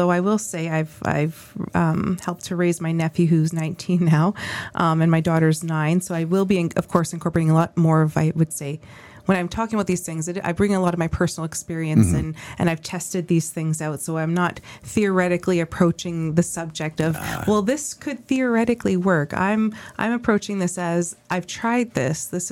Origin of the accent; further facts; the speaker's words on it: Saskatchewan, Canada; I'm from Paiute First Nation. My mother's from the Métis community in Librette